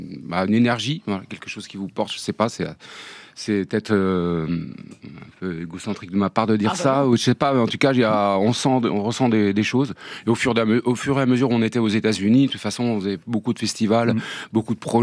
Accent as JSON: {"language": "French", "region": "Brittany", "country": "France", "said": "donc je suis originaire de Bretagne"}